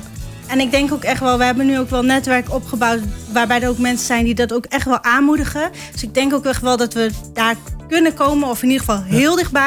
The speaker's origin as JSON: {"language": "Dutch", "region": "Groningen", "country": "Netherlands", "said": "Ja, nou, ik kom van origine uit Groningen."}